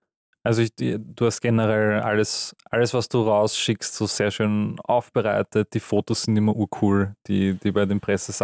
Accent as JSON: {"language": "German", "country": "Austria", "said": "wir sind aus Österreich, aus so einem ganz kleinen Dorf, da sind nur so 1000 Einwohner und so."}